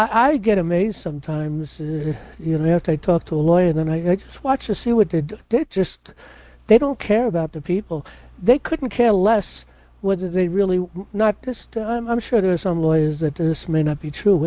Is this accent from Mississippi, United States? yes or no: no; New York City, New York, United States; You know, I come from New York City, so I knew Trump, and not personally, of course, but very much aware of him.